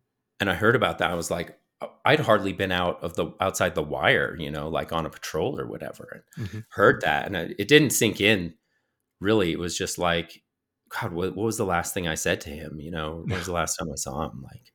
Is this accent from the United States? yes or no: yes; Colorado, United States; I am from Colorado. I'm used to hiking these mountains and stuff, but we start at 5,000 feet and go to 14,000 feet.